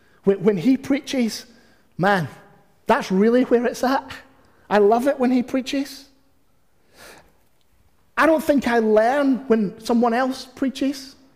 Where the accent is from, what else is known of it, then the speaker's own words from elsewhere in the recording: Glasgow, Scotland, United Kingdom; now in London, United Kingdom; When I was growing up in Glasgow